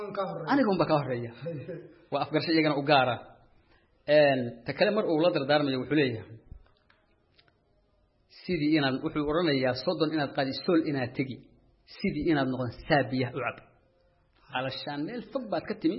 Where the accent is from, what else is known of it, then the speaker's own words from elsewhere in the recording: Buuhoodle, Togdheer, Somalia; waxaan ku dhashay gobolka Togdheer degmada Katirsan oo Buuhood leeyahay agagaarkaas tuulo yar ugu dhow qarar leeyahay ku dhashay in muddo ah far badan waan ku soo noolaa